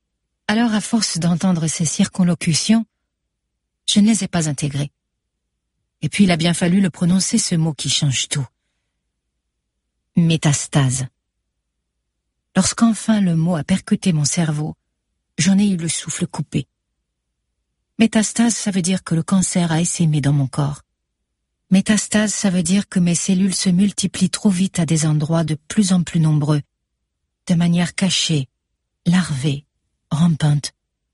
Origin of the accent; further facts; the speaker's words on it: France; born there; Je suis née en France.